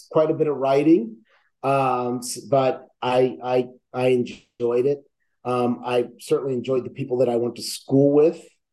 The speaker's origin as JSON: {"language": "English", "town": "Lebanon", "region": "Pennsylvania", "country": "United States", "tie": "born or raised there", "said": "I grew up in Lebanon, Pennsylvania, so I'm a central Pennsylvanian. My grandmother, my father, my grandmother, and all were from this area."}